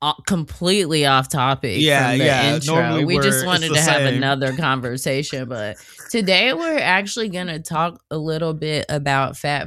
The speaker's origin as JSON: {"language": "English", "region": "Southern US", "country": "United States", "tie": "born or raised there", "said": "I don't think that growing up, I'm from the South, and I think I always wanted to be more"}